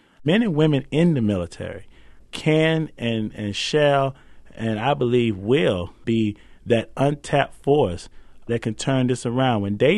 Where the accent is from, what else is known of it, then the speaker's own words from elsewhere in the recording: Atlanta, Georgia, United States; growing up in Atlanta, Georgia, born and raised